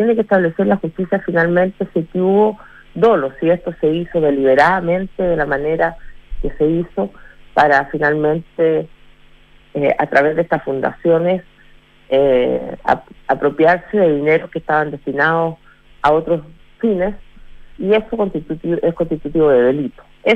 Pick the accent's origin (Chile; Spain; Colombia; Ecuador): Chile; todos nos sentimos defraudados como chilenos de que ocurran hechos como este